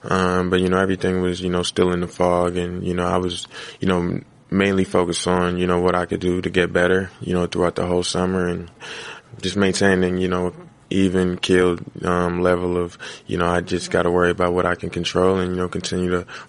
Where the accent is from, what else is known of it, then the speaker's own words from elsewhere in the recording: Boston, Massachusetts, United States; You know, we're both from Boston, and, you know, that's definitely a, you know, connection that, you know, goes a long way.